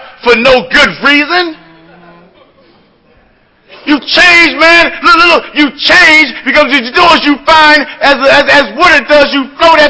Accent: New Jersey, United States; I'm originally from the Greater Camden area, Narcotics Anonymous. I was born and raised in New Jersey.

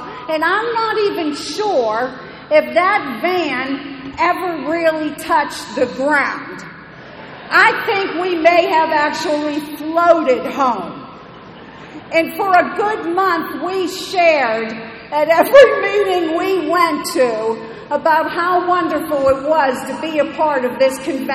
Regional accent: Pittsburgh, Pennsylvania, United States; So I hail from the Pittsburgh area

